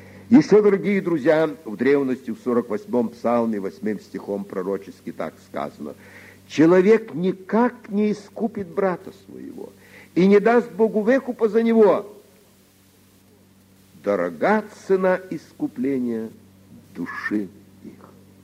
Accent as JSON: {"language": "Russian", "country": "Ukraine", "said": "они знают, что я с Украины. Меня выдает речь моя, конечно."}